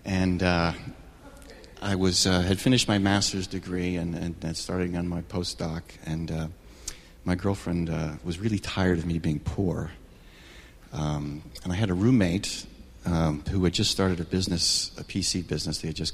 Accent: Connecticut, United States; moved away as an adult; also born or lived in Houston, Texas; I grew up in Connecticut, very nice upbringing.

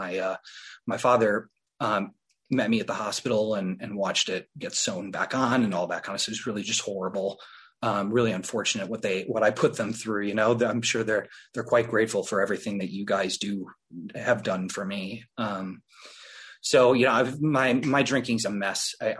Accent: Wisconsin, United States; I come from Wisconsin. If you've never been to Wisconsin, it's sort of similar to the Shire, I guess. And people are sort of like hobbits. We like cheese quite a bit and really, really, really like beer.

